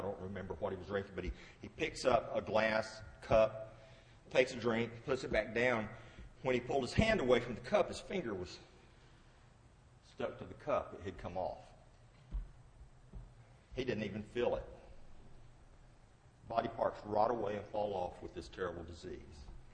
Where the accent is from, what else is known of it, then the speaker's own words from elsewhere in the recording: Alabama, United States; where I was raised in North Alabama, in the mountainside, not the farm side, we were hillbillies, Jeff, so we're over the Lookout Mountain area.